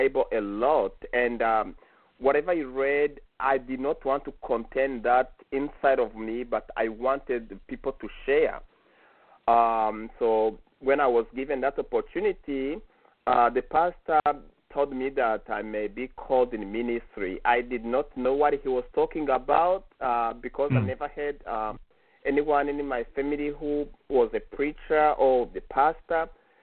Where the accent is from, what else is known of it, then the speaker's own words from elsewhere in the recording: Kigali, Rwanda; English is a second language; in the northern province of Rwanda, and when I was a year old, my parents moved to the capital city, Kigali, where I grew up most of my life. I grew up in Kigali